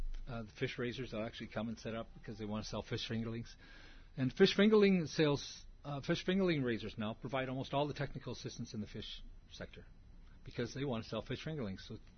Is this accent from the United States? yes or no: yes; Iowa, United States; If any of you have been to the Midwest, where I come from Iowa, we have county fairs.